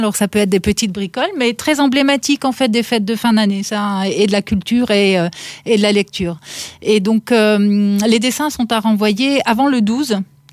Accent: Grand Est, France; moi-même en tant que Lorraine, j'ai le cœur serré

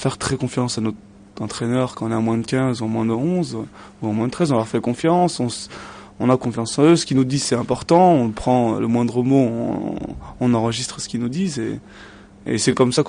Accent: Bourgoin-Jallieu, Auvergne-Rhône-Alpes, France; j'ai 24 ans, je fais 1m84 pour 80 kg. Je suis originaire de Bourgoin-Jallieu

